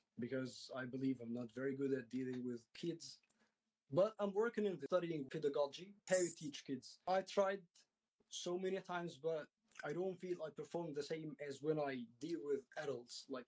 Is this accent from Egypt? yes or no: yes; Egypt; I'm from Egypt, 29.